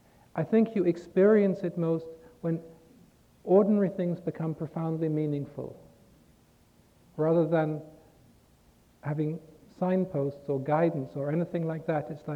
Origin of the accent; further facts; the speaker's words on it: England, United Kingdom; I know, because I come from England, which is a kind of maybe and it's not worth it anyway culture.